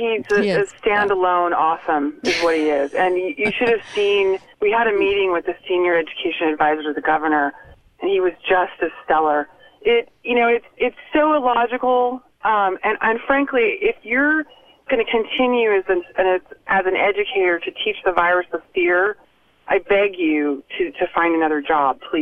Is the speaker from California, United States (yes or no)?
yes; California, United States; I'm from California where they just opened this week.